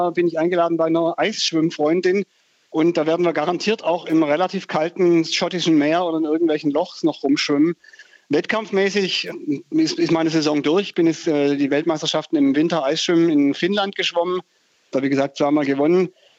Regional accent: Sylt, Schleswig-Holstein, Germany; auf Sylt zur Schule gegangen, also groß geworden

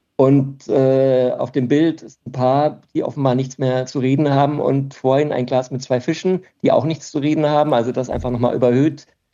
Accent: Karlsbad, Baden-Württemberg, Germany; born or raised there; also born or lived in Munich

